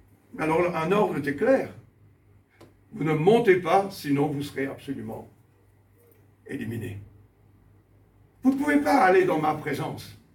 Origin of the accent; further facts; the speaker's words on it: France; moi je suis français, c'est facile, nous on est des râleurs partout.